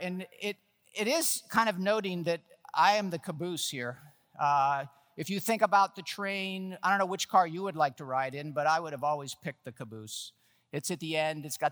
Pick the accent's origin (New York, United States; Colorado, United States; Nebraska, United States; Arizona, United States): New York, United States; And I am from New York, and we can talk fast in New York.